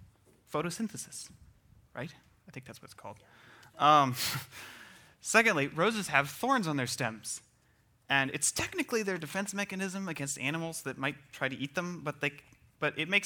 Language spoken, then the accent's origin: English; the South, United States; I'm from the South. We talk. It's what we do.